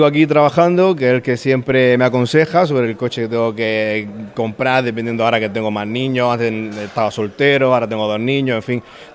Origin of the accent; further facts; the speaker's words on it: Andalusia, Spain; como buen almeriense